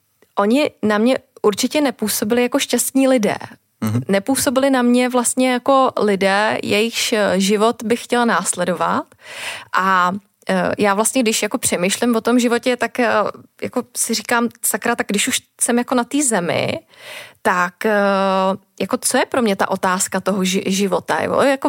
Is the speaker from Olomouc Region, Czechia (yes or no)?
no; Příbram, Central Bohemian Region, Czechia; já jsem vyrůstala v Příbrami pod Svatou horou, bydla jsem vlastně pod ní, chodila jsem dokonce na gymnázium pod Svatou horou